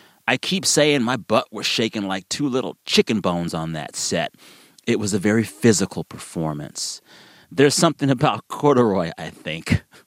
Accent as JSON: {"language": "English", "region": "Texas", "country": "United States", "said": "As a Texan, we have to watch that guy. He's one of us."}